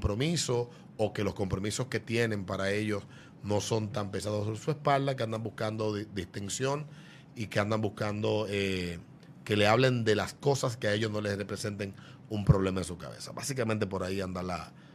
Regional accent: Fantino, Sánchez Ramírez, Dominican Republic; Yo crecí... viví parte de mi vida en el Cibao, y en el Cibao, Fantino, en los años de mi infancia, en Fantino, se escuchaban radionovelas.

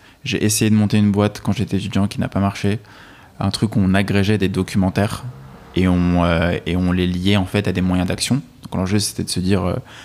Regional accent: Île-de-France, France; also born or lived in Russia; C'est un nom bien sûr russe. Je suis né en Russie, j'ai grandi en France, en banlieue parisienne toute ma vie.

